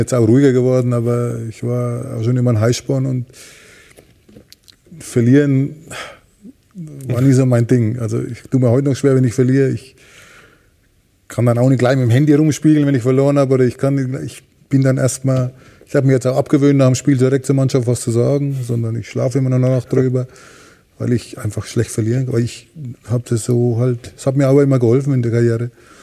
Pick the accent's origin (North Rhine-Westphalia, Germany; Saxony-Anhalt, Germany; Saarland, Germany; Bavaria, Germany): Bavaria, Germany; now in Hamburg, Germany; Dann bin ich als Franke nach Hamburg gekommen.